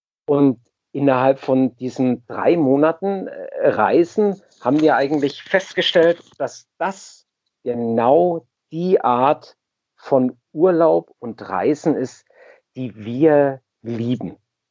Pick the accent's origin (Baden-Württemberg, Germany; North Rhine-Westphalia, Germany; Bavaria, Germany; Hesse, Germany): Bavaria, Germany; Munich; als Münchner